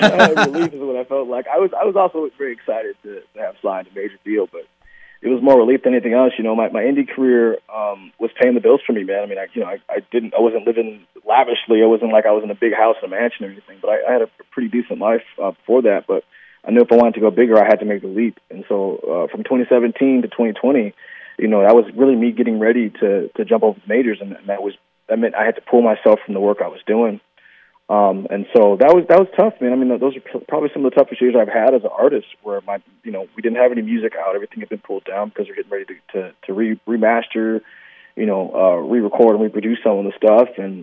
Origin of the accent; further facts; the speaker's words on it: Seattle, Washington, United States; Well, I'm this kid from Seattle. I mean, that's how I epitomize it. … because I grew up here.